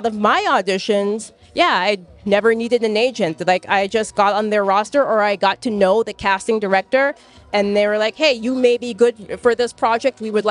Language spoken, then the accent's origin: English; New York, United States; So for me, like I said, originally I'm from New York. I started to take classes in New York.